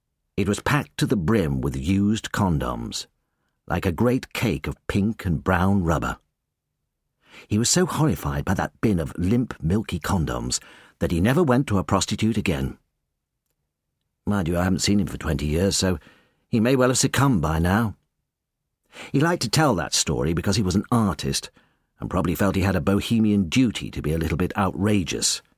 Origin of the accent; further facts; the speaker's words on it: United Kingdom; I've always liked being British